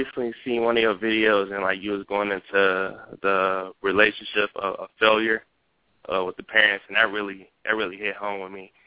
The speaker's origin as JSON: {"language": "English", "town": "Detroit", "region": "Michigan", "country": "United States", "lives_now": "Japan", "said": "No. I'm from Detroit, but I'm calling from Japan."}